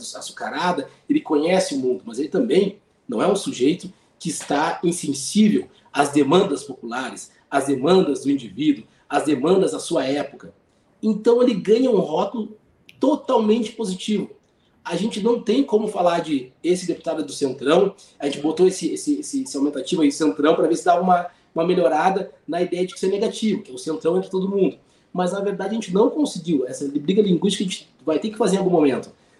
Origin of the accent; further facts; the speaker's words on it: Brazil; Eu sou brasileiro, eu já vi muitas coisas acontecerem e eu sou do caminho do meio.